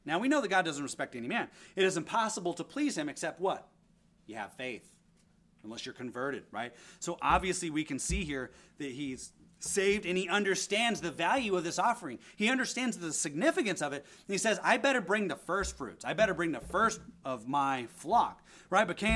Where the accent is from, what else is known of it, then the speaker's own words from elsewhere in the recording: United States; I'm a white guy though. I'm American.